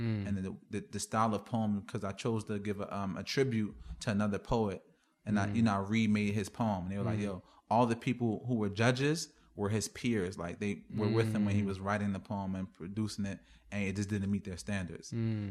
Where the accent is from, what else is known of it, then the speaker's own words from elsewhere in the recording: United States; So, you know, growing up in America, like, the kids are brutal, man.